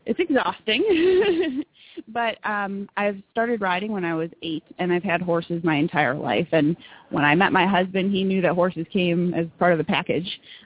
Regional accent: Cleveland, Ohio, United States; now in Atlanta, United States; I'm originally from Cleveland, Ohio

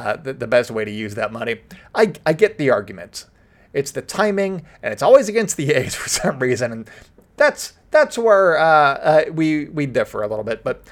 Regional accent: California, United States; Being that I grew up in Contra Costa County and driving on 680

